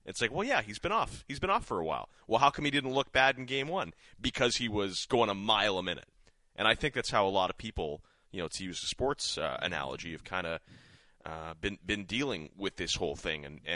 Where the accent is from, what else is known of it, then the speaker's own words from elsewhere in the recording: Saskatchewan, Canada; so I grew up in Saskatchewan, but a lot of my family was in Alberta, cousins and stuff.